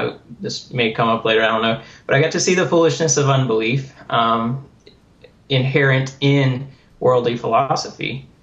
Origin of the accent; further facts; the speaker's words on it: Lynchburg, Virginia, United States; I'm from Lynchburg, Virginia, originally.